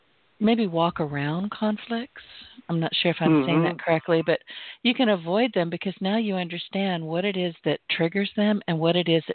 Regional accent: the South, United States; well, I'm from the South.

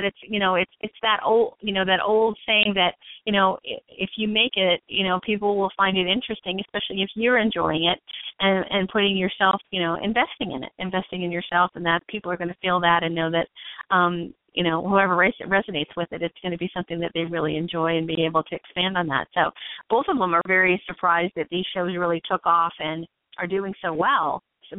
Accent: California, United States; Yeah. I'm from California. I'm from

